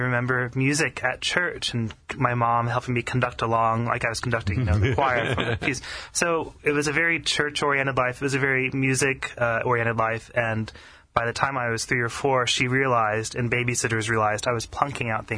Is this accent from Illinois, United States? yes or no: no; Ohio, United States; Well, John, so I grew up in Central Ohio, which is kind of Methodist land.